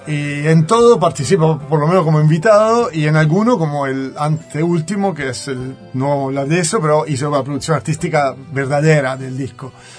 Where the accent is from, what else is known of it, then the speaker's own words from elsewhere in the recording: Italy; moved away as an adult; Bueno, yo me fui de Italia en el 90 y me fui a Brasil porque quería irme de Italia de paseo a tiempo indefinido.